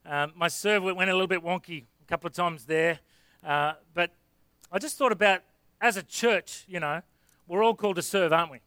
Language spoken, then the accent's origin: English; Coffs Harbour, New South Wales, Australia; he is the chairman of the Ministers Fraternal in Coffs Harbour, my hometown, and pastors a church called Blue Cross Church there.